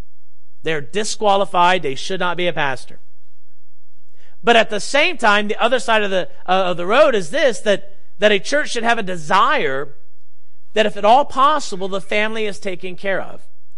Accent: United States; you as an American, I as an American, ought to support our military

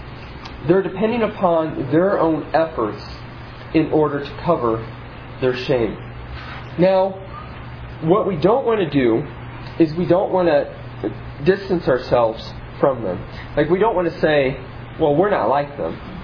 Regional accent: Nebraska, United States; You know that I'm from, well, some of you know I'm from Nebraska, and if you are from Nebraska, you just are born with this innate

